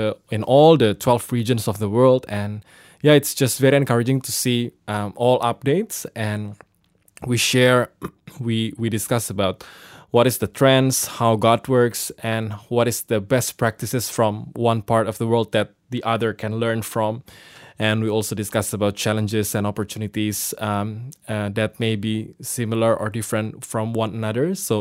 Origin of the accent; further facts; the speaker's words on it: Surabaya, East Java, Indonesia; I'm from Indonesia in a city called Surabaya